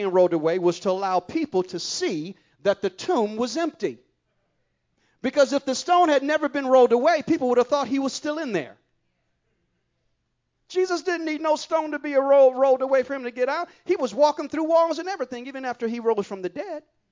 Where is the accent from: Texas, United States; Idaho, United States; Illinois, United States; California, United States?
California, United States; Now, I'm from California, and I can tell you some things about earthquakes.